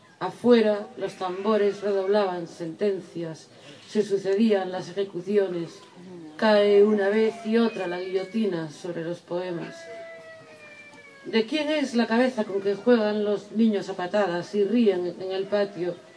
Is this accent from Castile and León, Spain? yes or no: no; Galicia, Spain; accent: Galician; Mi acento me delata como gallega